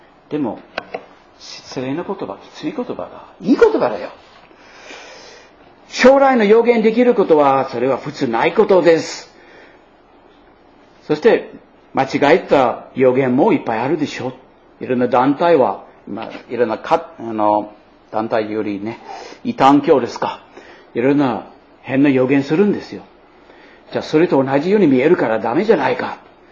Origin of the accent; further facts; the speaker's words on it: United States; Japanese is a second language; 一つのアメリカの話、もう一つやってもいいですかね。私のふるさとの話です。私の育てた町より私の親のふるさとの町でしたね。